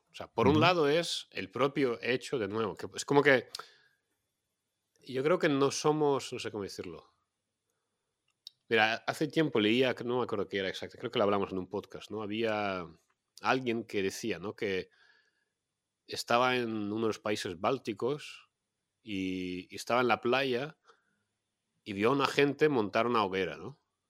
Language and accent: Spanish; Russia; yo vengo de Rusia, ¿no? En Rusia hay un régimen totalitario